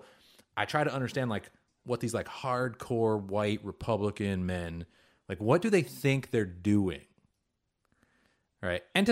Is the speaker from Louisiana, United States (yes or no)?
no; Seattle, Washington, United States; Like I said, I grew up in Seattle. Oregon is wild.